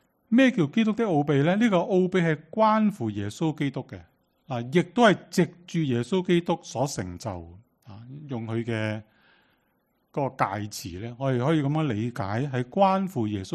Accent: Hong Kong; 我们香港人是不是外邦人？在种族上是啦，即是我们不是犹太人，在种族上叫外邦人。

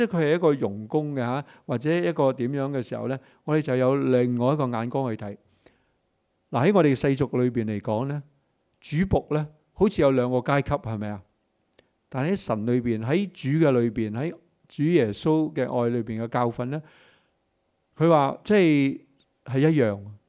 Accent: China; 就是、我哋中国人话诛九族添啊。

